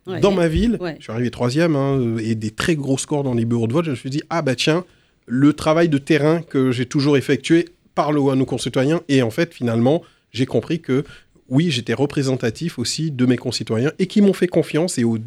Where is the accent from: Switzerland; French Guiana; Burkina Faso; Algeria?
French Guiana; c'est très tabou chez nous, en Guyane, on en parlait très peu.